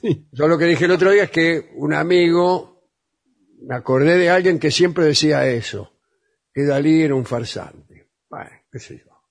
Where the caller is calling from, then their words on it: Olivos, Buenos Aires Province, Argentina; de Olivos, me encanta el programa que hacen en todas sus secciones